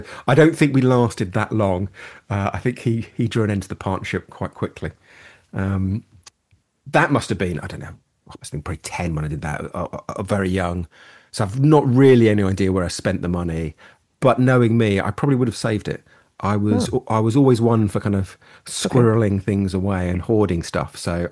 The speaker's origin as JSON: {"language": "English", "region": "East of England", "country": "United Kingdom", "tie": "born or raised there", "said": "So I grew up in Essex, which is kind of 40 miles northeast of the centre of London. And a little bit of a rural area where I grew up."}